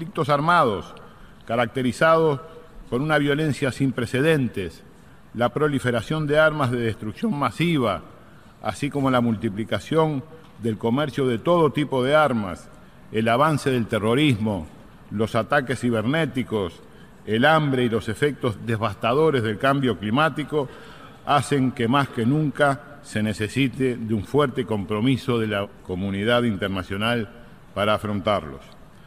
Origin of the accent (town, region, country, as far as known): Uruguay